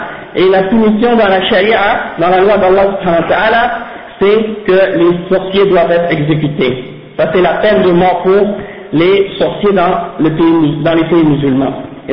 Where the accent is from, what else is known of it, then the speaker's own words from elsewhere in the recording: Haiti; moi-même, dans mon pays d'origine, en Haïti